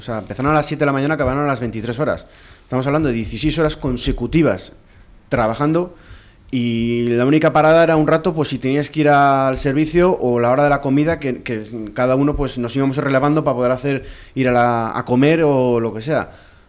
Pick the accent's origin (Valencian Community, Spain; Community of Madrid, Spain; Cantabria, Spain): Cantabria, Spain; Cabezón de la Sal; somos de aquí de Cabezón